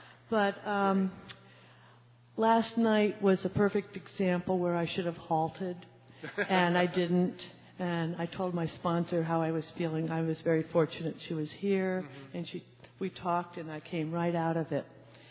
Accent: Colorado, United States; from Colorado.

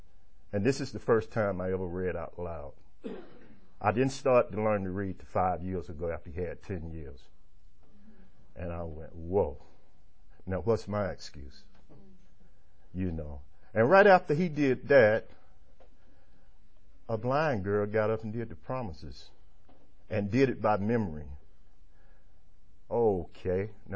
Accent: Georgia, United States; now in Kennesaw, United States; Me living in Kennesaw is out of my comfort zone. I'm from the Bluff. I'm from the inner city.

